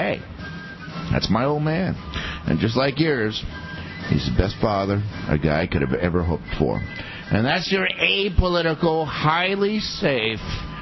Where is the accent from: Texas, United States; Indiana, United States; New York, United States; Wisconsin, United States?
Wisconsin, United States; I'm from Wisconsin.